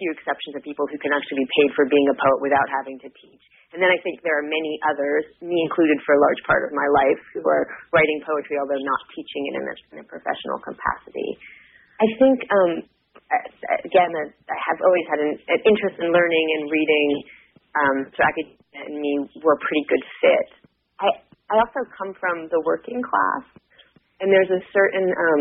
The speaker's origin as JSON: {"language": "English", "region": "New Jersey", "country": "United States", "tie": "born or raised there", "said": "I started out on the East Coast. I grew up in New Jersey."}